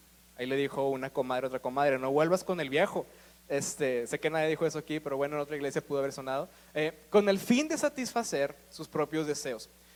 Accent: Mexico; como siento que a lo mejor como cultura mexicana, como que decimos

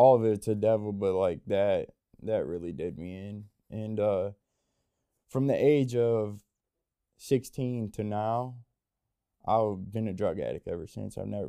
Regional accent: Toledo, Ohio, United States; I'm from Toledo, Ohio. I'm 26 years old.

